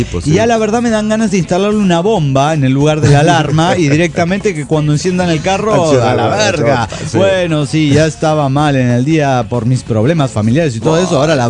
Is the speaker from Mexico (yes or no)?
yes; Michoacán, Mexico; now in Jalisco, Mexico; de Michoacán, ahora en Jalisco, México.